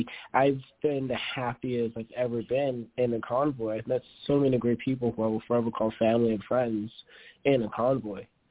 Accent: California, United States; I'm a patriot from California, which is really rare, you know, especially be 18 years old

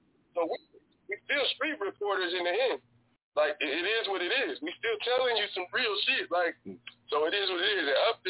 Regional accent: Oakland, California, United States; And I'm from East Oakland, but we wasn't really a downtown guy.

